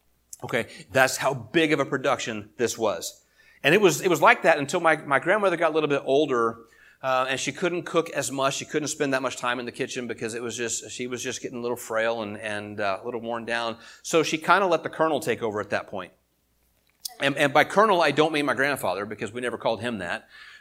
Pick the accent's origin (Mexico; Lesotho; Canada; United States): United States; Springfield; because I grew up in Springfield, and the church we went down there, it was Northside Christian Church